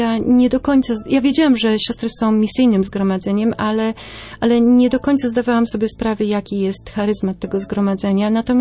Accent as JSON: {"language": "Polish", "region": "West Pomeranian Voivodeship", "country": "Poland", "said": "Ja pochodzę z Nadmorza, z województwa szczecińskiego, wtedy jeszcze."}